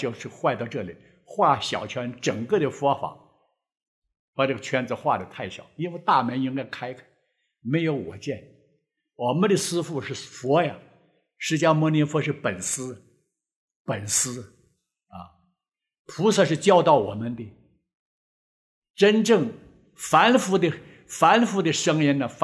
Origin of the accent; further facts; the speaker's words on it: China; 我是大陆来的